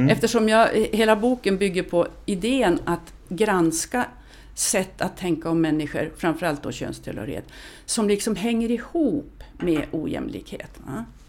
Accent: Lycksele, Västerbotten County, Sweden; born there; Jag är född i Lycksele.

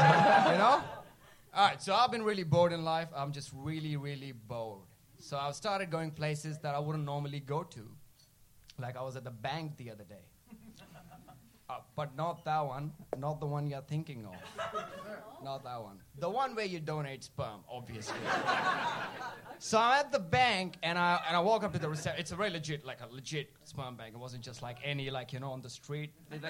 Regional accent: India; Not curry the boats, because I'm Indian.

